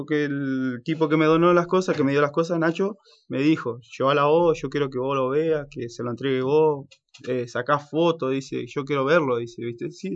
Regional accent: Ingeniero Jacobacci, Río Negro, Argentina; Sí, soy de Jacobacci, con orgullo lo decís porque sos allá, un pueblo chico, y salí a un lugar grande

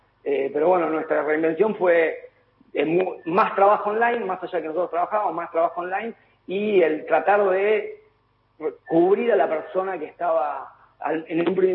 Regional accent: Argentina; porque como soy argentino

